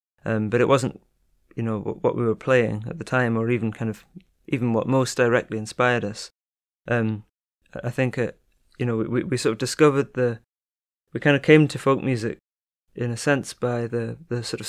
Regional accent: North East England, United Kingdom; more broadly where we're from is like the Borders, you know, even though we're from Northumberland.

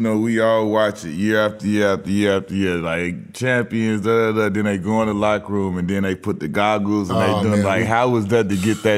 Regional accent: Chicago, Illinois, United States; I'm from Chicago, so I grew up

